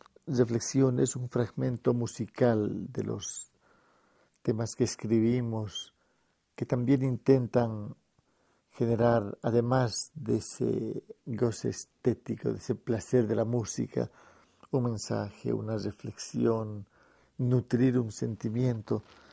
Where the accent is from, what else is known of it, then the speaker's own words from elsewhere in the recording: Bolivia; born there; Nací en Bolivia